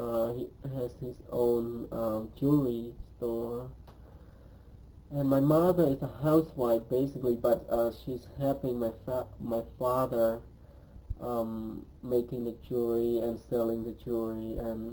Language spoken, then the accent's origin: English; Phnom Penh, Cambodia; English is a second language; Basically, I grew up in Phnom Penh, go to school in Phnom Penh in primary school and also in junior high, equivalent to junior high in America.